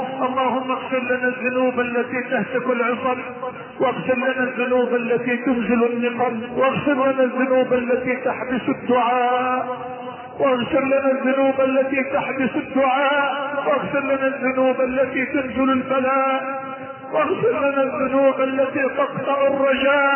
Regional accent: Egypt

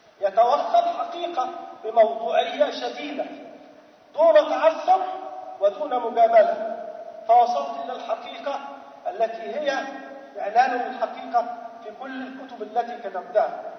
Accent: Egypt; فحضر مثلا بسيط في إجازة كاتب عندنا في مصر

